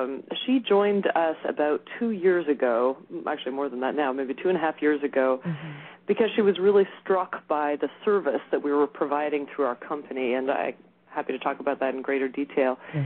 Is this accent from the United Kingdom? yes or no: no; Canada; moved away as an adult; now in Chicago, United States; I hail from Canada originally